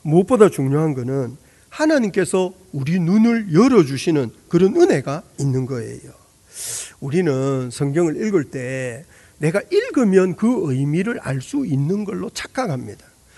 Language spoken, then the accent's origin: Korean; Busan, South Korea; 부산에서 자랐어요. 40년을.